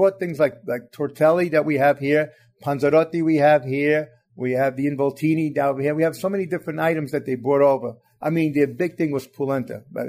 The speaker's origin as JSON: {"language": "English", "town": "Bronx", "region": "New York", "country": "United States", "tie": "born or raised there", "also_born_or_lived": "Manhattan", "said": "When we grew up, I grew up in Manhattan. I was born on Baxter Street, but at 5 years old, we moved up to the Bronx."}